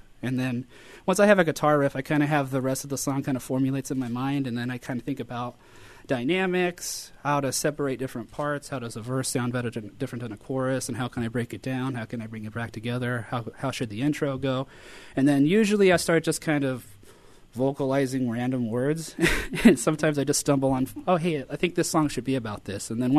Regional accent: Colorado, United States; now in Florida, United States; But I'm from Colorado originally, and it reached out even there.

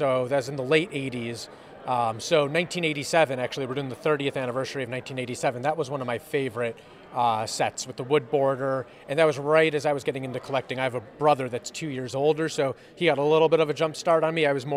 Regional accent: Chicago, Illinois, United States; I grew up in Chicago, and I'm a huge Cubs fan.

